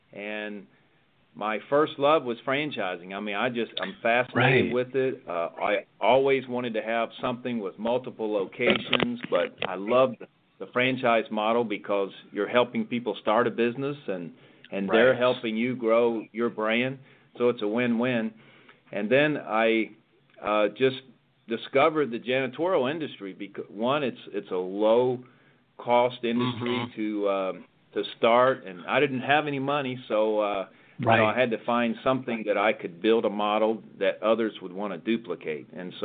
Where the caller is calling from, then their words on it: Palm Harbor, Florida, United States; I am in beautiful Palm Harbor, Florida, where our corporate headquarters is.